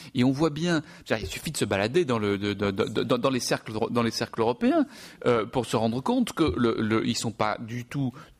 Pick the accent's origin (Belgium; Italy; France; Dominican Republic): France; Marseille, Provence-Alpes-Côte d'Azur; je suis marseillais d'origine. Je prends Marseille comme exemple.